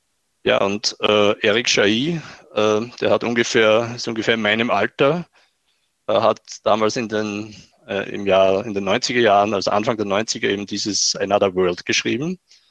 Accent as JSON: {"language": "German", "town": "Linz", "region": "Upper Austria", "country": "Austria", "said": "Ich bin ein Österreicher, komme aus Linz oder aus der Nähe von Linz eigentlich. Es ist ungefähr zwischen Wien und Salzburg gelegen"}